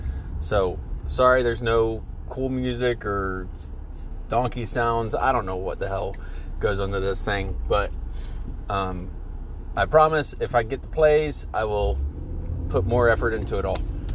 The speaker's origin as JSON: {"language": "English", "region": "Scotland", "country": "United Kingdom", "said": "But I'm Scottish, so we'll call them Scottish twins."}